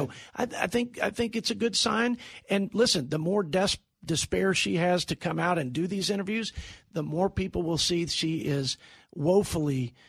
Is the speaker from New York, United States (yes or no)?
no; Texas, United States; As a Texan, I can tell you they've empowered and enriched these terrorist cartels